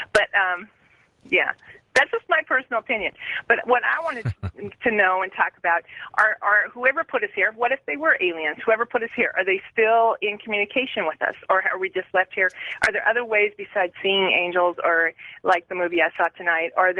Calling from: Mill Creek, Washington, United States; Mill Creek, Washington.

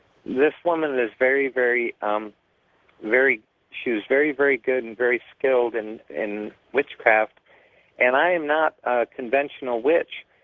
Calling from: Everett, Washington, United States; I'm calling from Everett, Washington.

